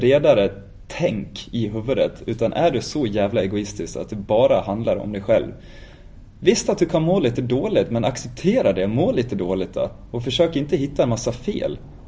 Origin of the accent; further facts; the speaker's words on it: Falun, Dalarna County, Sweden; Tänkte på det på söndagen när jag var hemma i Falun.